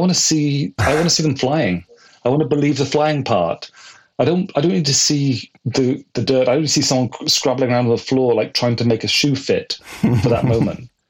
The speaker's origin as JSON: {"language": "English", "town": "Bristol", "region": "South West England", "country": "United Kingdom", "tie": "born or raised there", "also_born_or_lived": "London", "said": "And then from my hometown in Bristol in the west of England, that was probably the main part of my clubbing"}